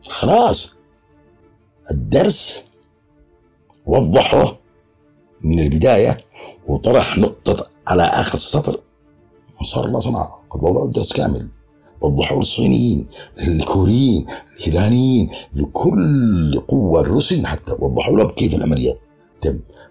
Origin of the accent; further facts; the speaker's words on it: Yemen; وقلت أنا كيمني من حقي